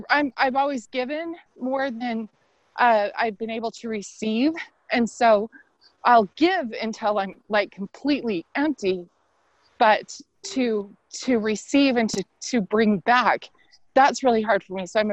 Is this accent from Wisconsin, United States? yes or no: no; Missouri, United States; Oh, sorry, I pressed mute. I am from Missouri.